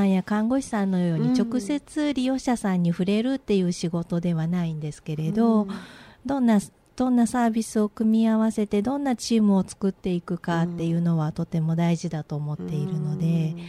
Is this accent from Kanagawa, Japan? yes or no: no; Toyota, Aichi, Japan; 私が豊田市出身なんですけれど